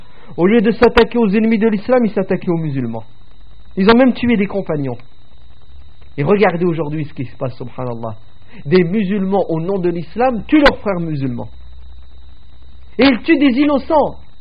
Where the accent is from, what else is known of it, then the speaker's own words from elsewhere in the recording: France; chez nous en France